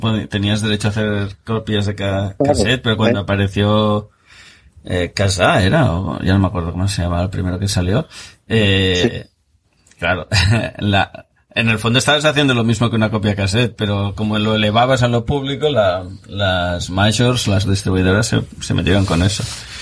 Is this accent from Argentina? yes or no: no; Catalonia, Spain; Como soy catalán, sí, diré aparte, que es catalán, ¿eh?